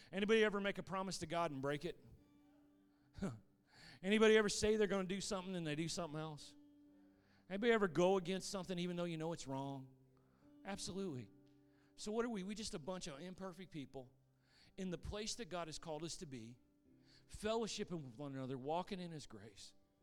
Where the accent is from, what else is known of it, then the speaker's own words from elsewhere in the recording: St. Louis, Missouri, United States; See, I'm a baseball fan, and I grew up in the St. Louis area, so I am a St. Louis Cardinals fan.